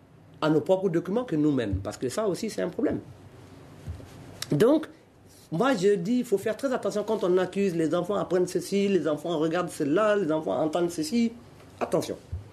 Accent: Tombouctou, Mali; Je suis originaire de la région de Tombouctou.

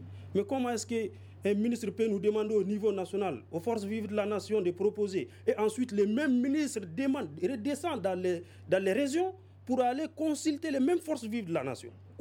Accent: Nioro, Kayes, Mali; Je suis de Nioro et je suis élu communal à Nioro urbain. Et c'est chez moi.

